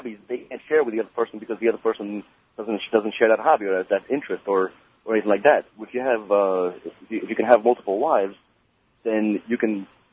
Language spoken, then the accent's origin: English; Queens, New York, United States; From Queens.